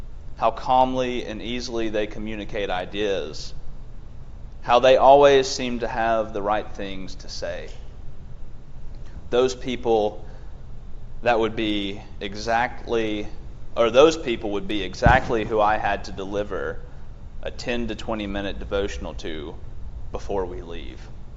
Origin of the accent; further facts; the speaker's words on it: Smithville, Tennessee, United States; Y'all remember, of course, that I'm from Smithville.